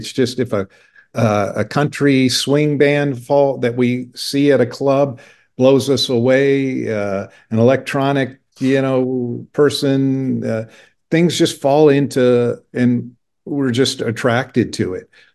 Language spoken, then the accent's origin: English; Indiana, United States; I grew up in Indiana, and I have four brothers, so we had a basketball team, the five of us.